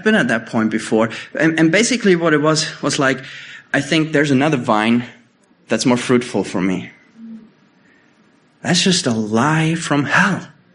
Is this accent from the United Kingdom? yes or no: no; Germany; English is a second language; growing up in Germany, Germany is actually quite a big country growing a lot of grapes for wine.